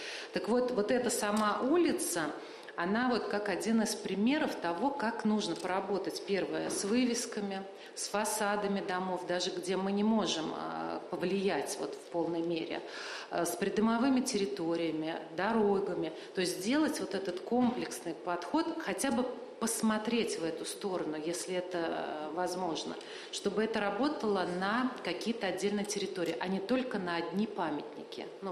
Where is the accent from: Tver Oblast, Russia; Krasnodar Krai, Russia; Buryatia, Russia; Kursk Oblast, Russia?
Tver Oblast, Russia; Torzhok; прежде всего для меня, как для коренного жителя этого города